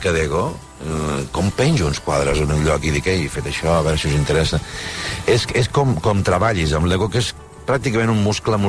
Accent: Reus, Catalonia, Spain; now in Barcelona, Spain; Portava 25 anys treballant a Barcelona, que són anys, des que vaig arribar de Reus.

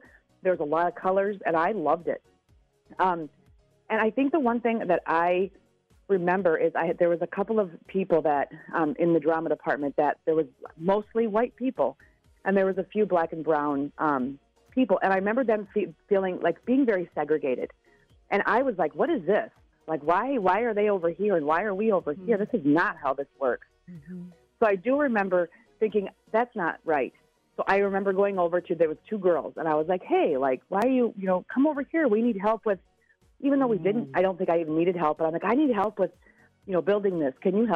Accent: Seattle, Washington, United States; also born or lived in Chicago; When I grew up in Seattle, I grew up in a predominantly, you know, black and brown school. When I moved from Seattle to Chicago, you know, where we were at was predominantly white.

